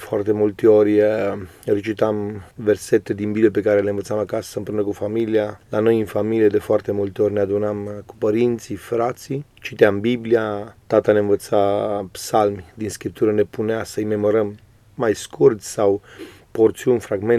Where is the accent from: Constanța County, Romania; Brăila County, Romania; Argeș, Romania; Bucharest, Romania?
Argeș, Romania; Câmpul Mușii; born there; M-am născut în Câmpul Muști al județul Argeș, într-o familie de 5 copii, eu fiind al patrulea, părinții mei oameni credincioși